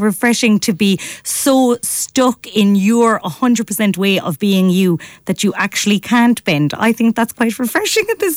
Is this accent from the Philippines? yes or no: no; Cork, Munster, Ireland; I'm from Cork.